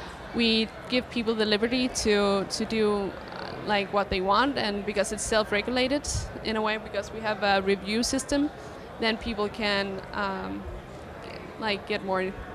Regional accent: Copenhagen, Capital Region of Denmark, Denmark; English is a second language; Yeah, I came from Copenhagen, Denmark.

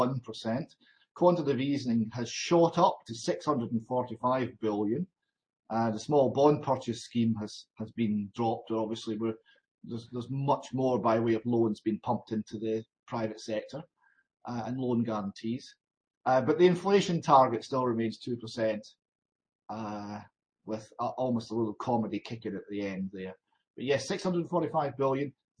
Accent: United Kingdom; I mean, we are British. This is Britain.

